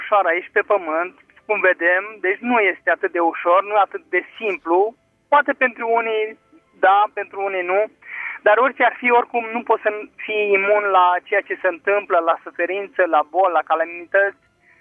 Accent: Satu Mare, Satu Mare County, Romania; Din Satul Mare

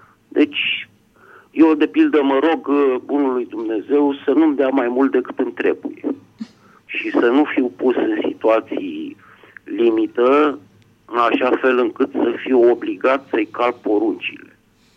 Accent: Bucharest, Romania; din București și vreau să-mi spun opinia despre subiectul pe care dumneavoastră îl dezbateți astăzi

